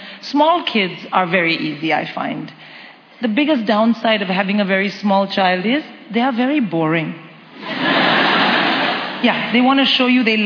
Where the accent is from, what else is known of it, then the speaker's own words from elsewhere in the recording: India; moved away; because I'm born and raised in India.